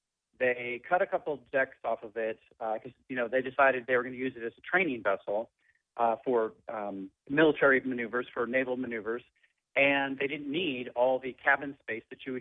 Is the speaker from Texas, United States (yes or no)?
no; St. Louis, Missouri, United States; born or raised there; also born or lived in Chicago